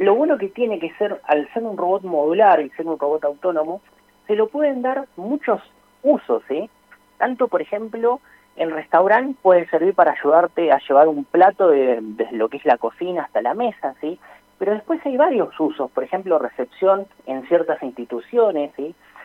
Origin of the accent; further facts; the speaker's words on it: Trelew, Chubut, Argentina; del interior de lo que es la Argentina, igual que yo, que soy de Trelew.